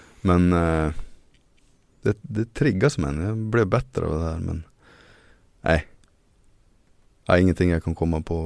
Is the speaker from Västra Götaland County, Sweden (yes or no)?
no; Skellefteå, Västerbotten County, Sweden; Jag sa det med hemma i Skellefteå